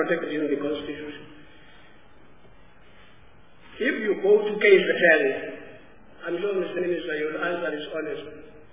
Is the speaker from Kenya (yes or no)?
yes; Kenya; I am from Kenya this morning.